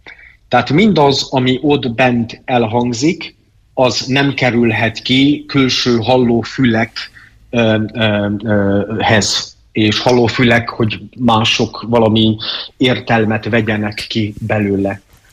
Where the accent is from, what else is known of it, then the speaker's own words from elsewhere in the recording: Csíkdelne, Harghita, Romania; milyen természetszerű volt az otthon Csigdelnén